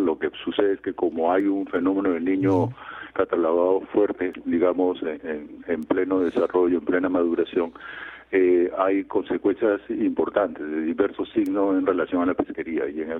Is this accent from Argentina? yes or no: no; Peru; Son millones de toneladas de anchoveta que nosotros, digamos, como peruanos, disponemos